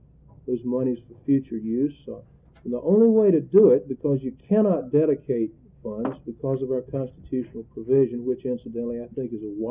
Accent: North Carolina, United States; I grew up in North Carolina

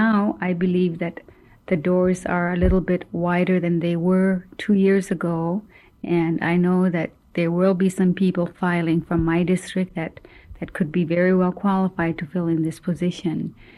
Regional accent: Alaska, United States; We've got the regional and village corporations, and in my hometown, we've got the North Slope Borough.

